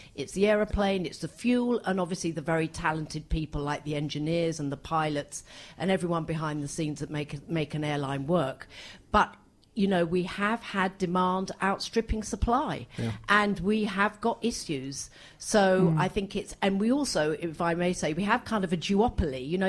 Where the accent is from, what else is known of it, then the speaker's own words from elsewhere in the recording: London, United Kingdom; I'm a Londoner, I'm allowed to say that.